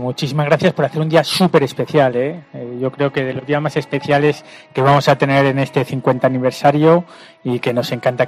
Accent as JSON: {"language": "Spanish", "town": "Navaluenga", "region": "Castile and León", "country": "Spain", "said": "yo que prácticamente soy de Navaluenga"}